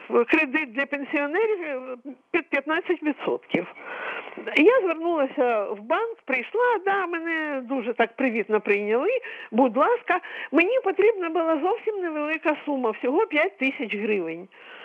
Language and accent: Ukrainian; Kyiv, Ukraine; Я з Києва … я не молода вже людина.